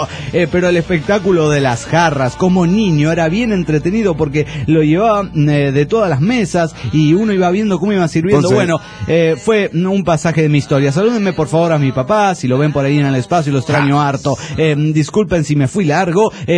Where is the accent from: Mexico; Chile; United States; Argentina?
Mexico; Mexico City; yo soy del DF.